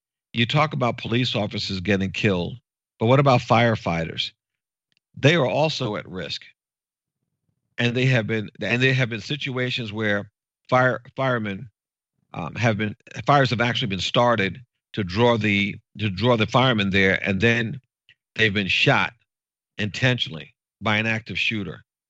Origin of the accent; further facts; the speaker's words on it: New York, United States; I'm originally from New York. I get it.